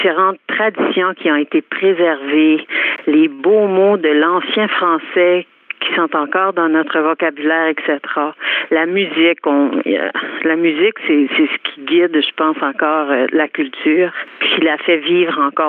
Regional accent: Chéticamp, Nova Scotia, Canada; born there; moved away as an adult; Je suis une Acadienne de la Nouvelle-Écosse. Je suis née à Chéticamp, qui est sur le sentier Cabot, qu'on appelle en anglais le Cabot Trail.

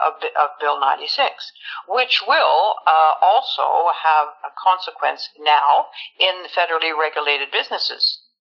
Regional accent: Quebec, Canada; So the worry that we should have in Quebec is being, as English-speaking Quebecers, a second-class citizens.

